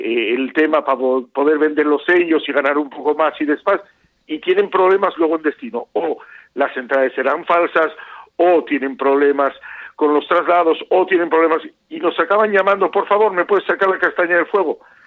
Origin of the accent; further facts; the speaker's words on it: Asturias, Spain; Nosotros hemos tenido la suerte de empezar aquí, ya que somos asturianos